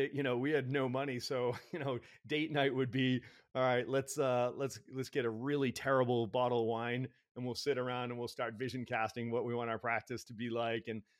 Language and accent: English; Boston, Massachusetts, United States; I'm from Boston.